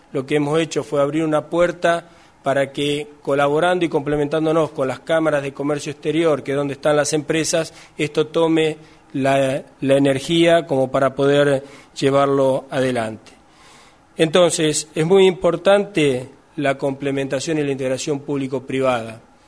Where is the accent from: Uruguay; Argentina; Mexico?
Argentina; Santa Fe; Nosotros, orgullosamente, como santafesinos, vamos a estar representados por más de 130 empresas